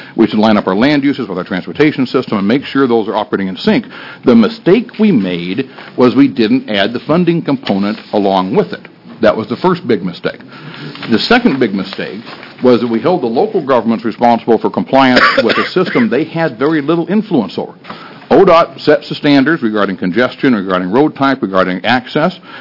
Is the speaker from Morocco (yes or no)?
no; Culver, Oregon, United States; I grew up in Culver and used to play ball against Maupin